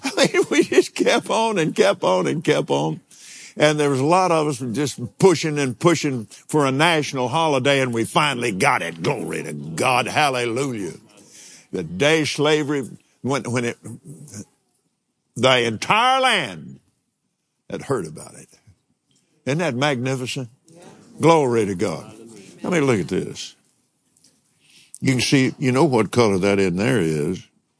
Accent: Texas, United States; Because, look, sweetheart, I was raised in West Texas.

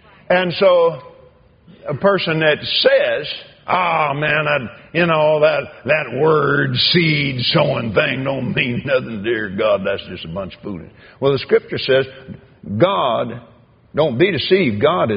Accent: the South, United States; He comes from Great Britain. I come from the South, and you come from New England.

